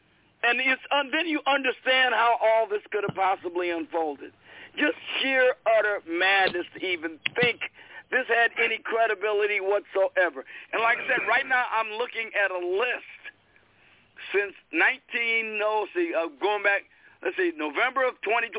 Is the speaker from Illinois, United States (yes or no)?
yes; Chicago, Illinois, United States; Brother Brian, look, I grew up in Chicago.